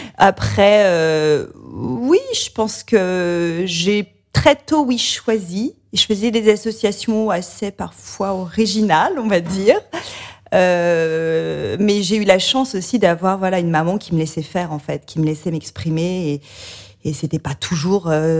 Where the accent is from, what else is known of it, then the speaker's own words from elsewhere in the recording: Auvergne-Rhône-Alpes, France; J'ai grandi dans le Beaujolais, à la campagne près de Lyon.